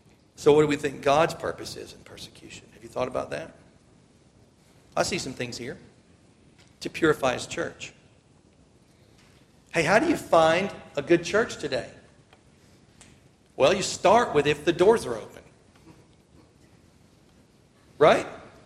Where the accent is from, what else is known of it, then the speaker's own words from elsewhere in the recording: United States; I'm an American.